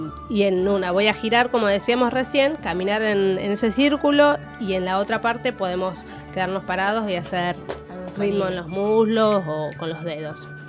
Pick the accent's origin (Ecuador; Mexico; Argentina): Argentina; Catamarca; Pero soy de Catamarca, o sea, son los opuestos.